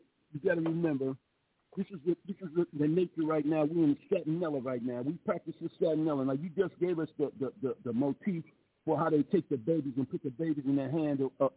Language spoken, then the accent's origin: English; Chicago, Illinois, United States; I'm from Chicago